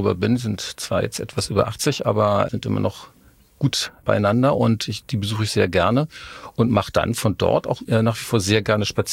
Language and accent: German; Hamburg, Germany; born there; ich bin im Alstertal geboren.